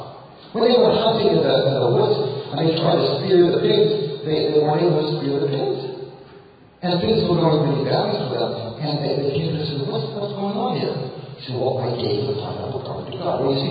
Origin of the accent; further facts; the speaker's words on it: Australia; I'm Australian.